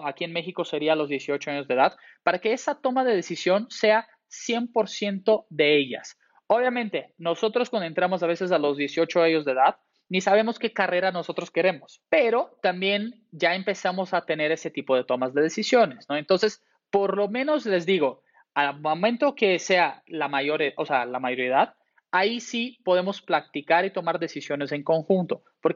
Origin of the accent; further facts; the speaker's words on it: Brazil; Spanish is a second language; yo soy brasileño y en mi país, o sea, cada vez más la cirugía plástica es muy frecuente